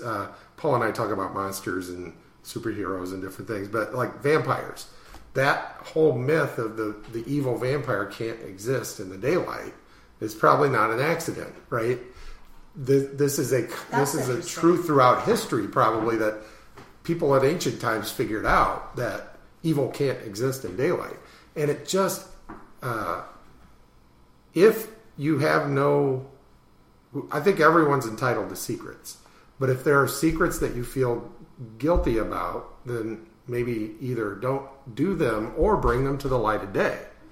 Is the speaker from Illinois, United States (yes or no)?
yes; Chicago, Illinois, United States; I come from Chicago